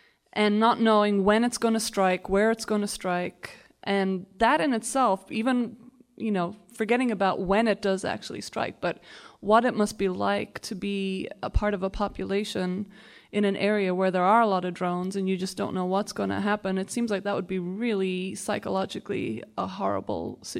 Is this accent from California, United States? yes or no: yes; San Francisco, California, United States; I'm from San Francisco.